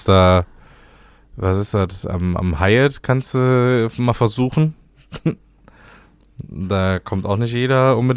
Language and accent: German; Cologne, North Rhine-Westphalia, Germany; als Kölner?